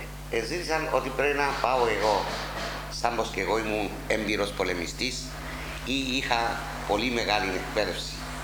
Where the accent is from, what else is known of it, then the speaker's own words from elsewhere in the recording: Bellapais, Kyrenia District, Cyprus; born there; Γεννήθηκα στο Πέλλα Πεΐς της επαρχίας της Κερίνιας το 1932.